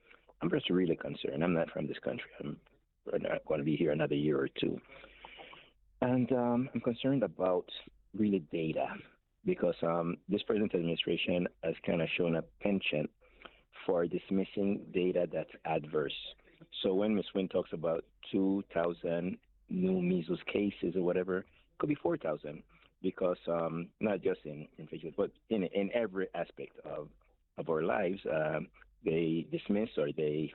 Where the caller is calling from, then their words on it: East of England, United Kingdom; I'm calling from Essex